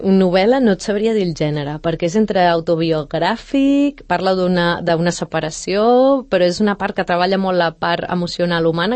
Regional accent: Valls, Catalonia, Spain; now in Sant Cugat del Vallès, Spain; vaig créixer a Valls. Jo no sóc de Sant Cugat, jo sóc de Valls. Vaig venir a Barcelona a estudiar i em vaig quedar, i després vaig venir a viure aquí en busca de natura i tranquil·litat.

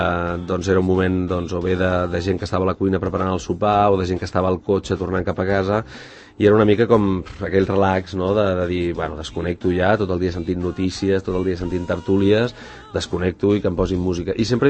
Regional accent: Cerdanyola del Vallès, Catalonia, Spain; Nascut a Barcelona perquè a Cerdanyola no hi havia hospital, però sí, sí.

